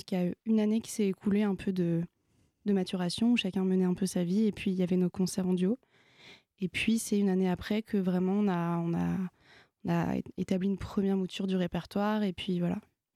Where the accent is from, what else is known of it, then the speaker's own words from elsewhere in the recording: Chambéry, Auvergne-Rhône-Alpes, France; au conservatoire de Chambéry, parce que je suis originaire de Chambéry.